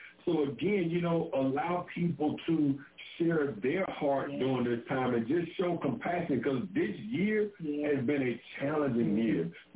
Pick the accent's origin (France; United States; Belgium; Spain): United States; Birmingham, Alabama; I'm from Birmingham, Alabama.